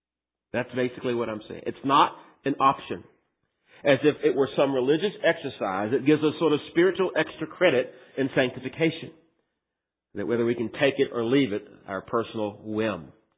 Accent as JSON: {"language": "English", "town": "Culpeper", "region": "Virginia", "country": "United States", "tie": "born or raised there", "said": "I was visiting a small Baptist church in my hometown of Culpeper"}